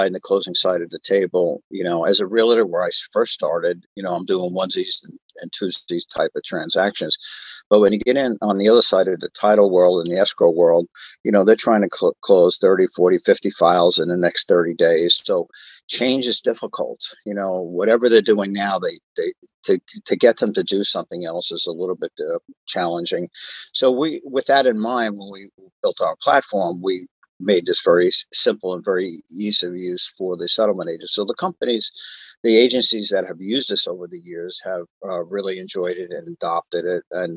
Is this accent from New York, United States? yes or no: yes; New York, United States; moved away; I'm from New York. I just told you I'm living in Southern California, but for 20 years. But I grew up in New York